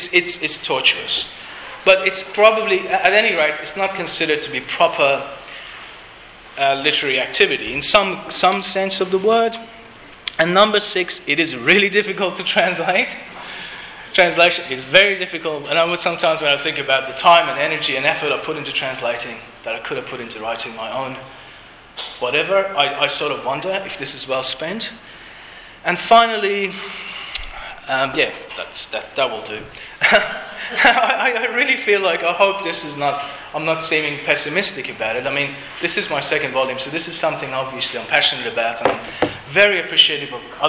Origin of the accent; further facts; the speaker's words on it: Australia; despite my name and everything else, I'm an Australian